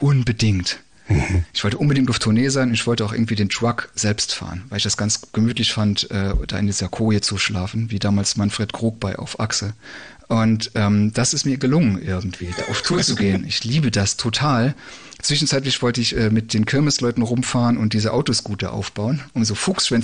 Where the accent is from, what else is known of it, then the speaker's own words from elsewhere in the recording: Saarbrücken, Saarland, Germany; ich komme aus Saarbrücken, wir haben jedes Jahr das Ziel aufzusteigen, es klappt nicht.